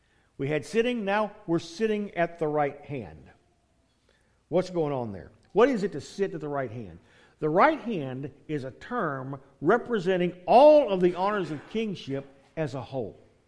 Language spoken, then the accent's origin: English; Louisiana, United States; Hey, we're from Louisiana, we've been through hurricanes, we kind of can relate to that.